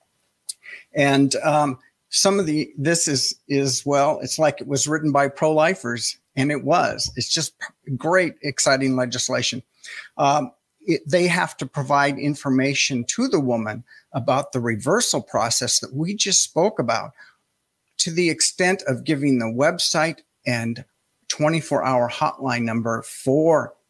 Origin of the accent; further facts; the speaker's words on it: Montana, United States; in my home state of Montana, God's country, as I like to refer to it.